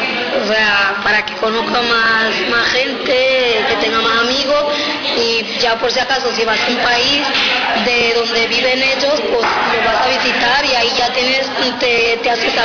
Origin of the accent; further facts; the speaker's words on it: Dominican Republic; now in Spain; Yo sé que yo soy dominicana y o sea, voy a un sitio, ¿vale? Pero sigo siendo dominicana, ¿no?